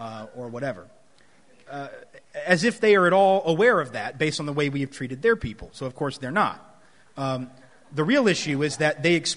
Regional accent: the South, United States; I will say, you know, I'm from the South, and I've been around a lot of choirs

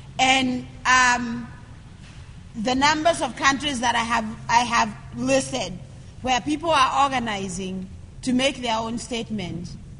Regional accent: Kenya; I'm from Kenya.

